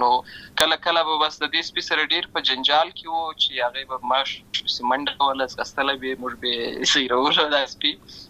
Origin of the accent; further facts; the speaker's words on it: Lashkar Gah, Helmand, Afghanistan; زه په اصل کې د اورزګان ولایت یم، اما زه په هلمند ولایت لشکرګاه کې پیدا شوی یم، اما د لوی سوی یم، املته مې ښوونځی لسته ده، املته مې ټول ژوند مې له هماغه ځای څخه پیل شوی دی، خو په اصل کې زه د اورزګان ولایت څخه.